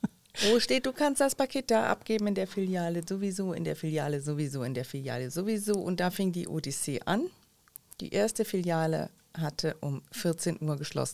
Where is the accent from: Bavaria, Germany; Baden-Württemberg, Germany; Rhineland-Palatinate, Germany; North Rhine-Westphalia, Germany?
North Rhine-Westphalia, Germany; Ich komme nicht aus Jülich. Ich komme aus der Heinsberger Gegend, gerne Holland-Süd genannt